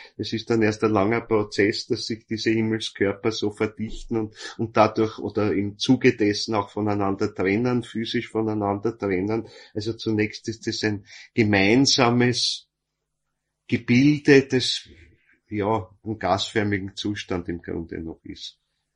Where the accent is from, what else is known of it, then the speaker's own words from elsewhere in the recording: Vienna, Austria; Und was dann zurückbleibt, sind die Grammeln, sagt man bei uns in Wien zumindest.